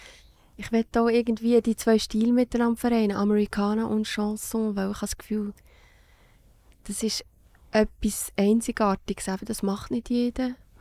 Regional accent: Switzerland; dass ich Schweizerin bin.

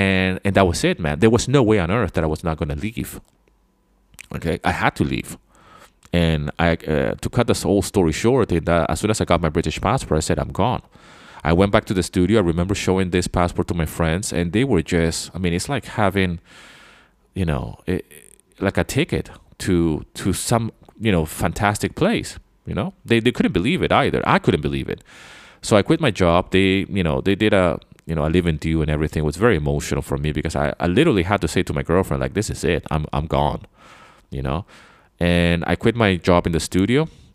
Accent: Venezuela; also born or lived in London, United Kingdom; when people ask me, where are you from? I say I'm from Venezuela because that's where I grew up. That's where my heritage is from. Okay. But I was born in London, in the UK.

